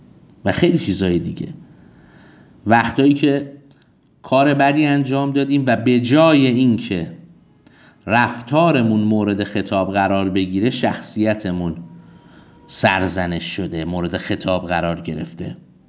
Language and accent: Persian; Iran; born there; اصلا چرا من باید تو ایران به دنیا میومدم؟ جا قحط بود که من تو ایران به دنیا اومدم با این همه بدبختی